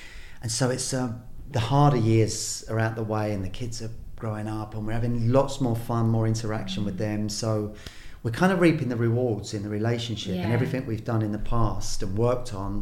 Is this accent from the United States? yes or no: no; Balham, London, United Kingdom; We are two Londoners. I'm from Balham, West London.